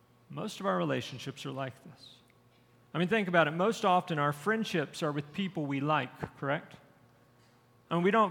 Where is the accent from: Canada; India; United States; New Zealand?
United States; Conroe, Texas; growing up in my hometown of Conroe, Texas, back when I grew up, the town was pretty small at that point.